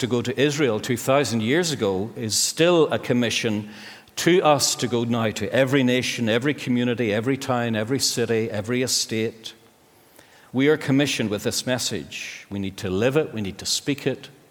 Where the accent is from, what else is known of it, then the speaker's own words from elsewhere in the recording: United Kingdom; I'm British. I'm unionist.